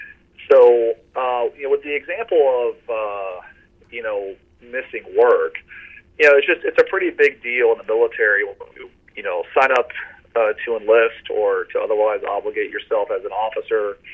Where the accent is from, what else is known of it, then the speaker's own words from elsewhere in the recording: Winter Park, Florida, United States; You know, like in my hometown of Winter Park, Florida, it's against the law to spit on the sidewalk, right?